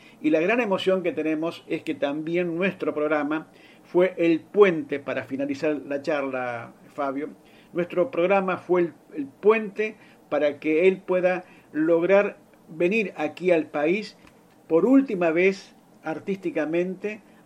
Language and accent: Spanish; Argentina; como argentinos